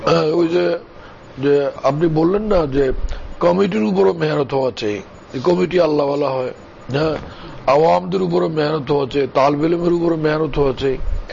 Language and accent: Bangla; Bhola, Barisal Division, Bangladesh; আমাদের আমার বাড়ি হচ্ছে ভোলা, তো ওইদিকে ভোলা তো এরকম সুর সার ব্যাপক